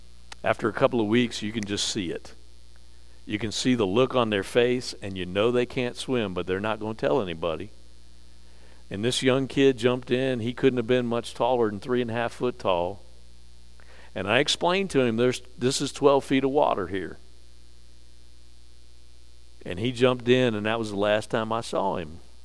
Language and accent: English; Chesapeake Bay, United States; As a fisherman myself and growing up on the Chesapeake Bay, that is not where you catch fish, in the deep water